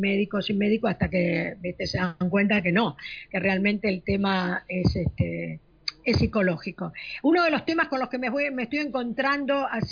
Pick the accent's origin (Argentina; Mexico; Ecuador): Argentina; yo creo que realmente esto le ha dado también a lo que somos los argentinos.